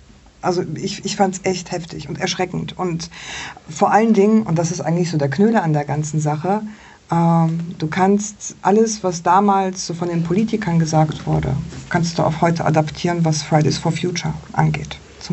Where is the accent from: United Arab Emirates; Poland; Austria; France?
Poland; Also ich komme ja aus Polen